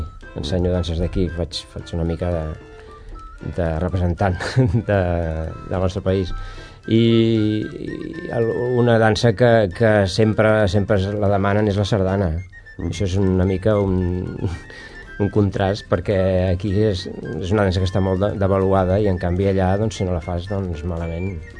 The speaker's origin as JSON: {"language": "Catalan", "region": "Catalonia", "country": "Spain", "said": "No, jo sóc català, etcètera, etcètera."}